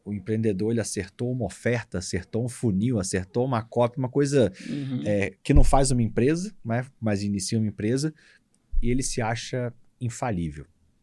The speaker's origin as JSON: {"language": "Portuguese", "region": "Rio de Janeiro", "country": "Brazil", "said": "Pode, então, sou carioca"}